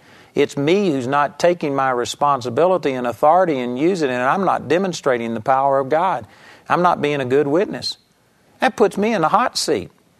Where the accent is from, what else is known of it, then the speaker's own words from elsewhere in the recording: Arlington, Texas, United States; I grew up in Arlington, Texas